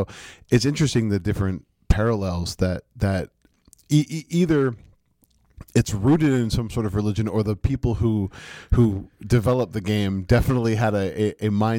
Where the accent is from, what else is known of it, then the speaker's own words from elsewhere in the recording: California, United States; You know, I went to Candlestick because I grew up in the Bay Area.